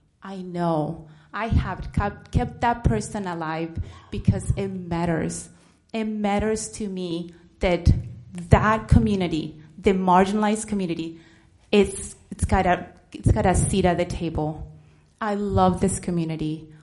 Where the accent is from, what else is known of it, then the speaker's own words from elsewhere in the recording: Santiago, Santiago Metropolitan Region, Chile; I'm originally from Santiago, Chile. I grew up in a dictatorship.